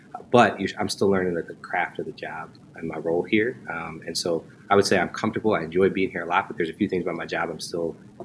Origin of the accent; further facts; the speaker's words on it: Connecticut, United States; Born and raised in Connecticut, came to school in Dallas at the University of Dallas, just down the road from here.